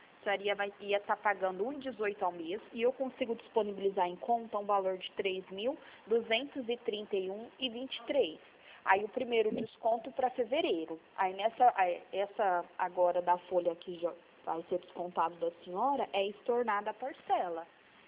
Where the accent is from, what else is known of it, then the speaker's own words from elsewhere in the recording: Franca, São Paulo, Brazil; Eu sou de Franca mesmo.